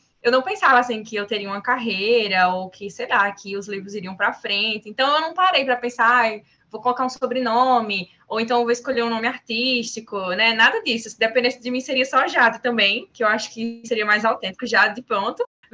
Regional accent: Nova Palmeira, Paraíba, Brazil; also born or lived in Campina Grande; E aí, posteriormente, a gente se mudou para Nova Palmeira

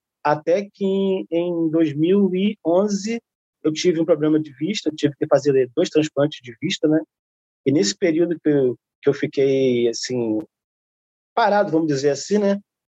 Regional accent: Rio de Janeiro, Brazil; eu sou de interior do Rio de Janeiro.

